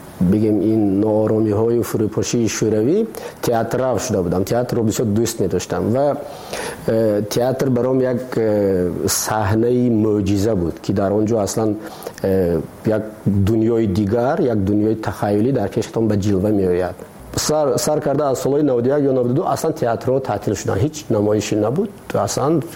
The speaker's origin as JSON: {"language": "Persian", "country": "Tajikistan", "said": "ما تاجیک هستیم. همین است وطنی ما، ما همین وطنمونه"}